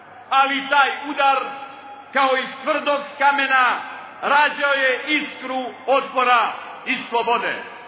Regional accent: Montenegro; Vječna Srbijo, dolazim iz Crne Gore

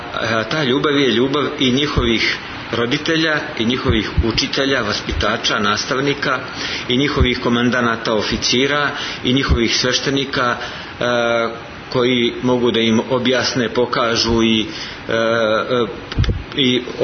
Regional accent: Montenegro; Mi smo Crnogorci i Srbi iz naših brda i plemena

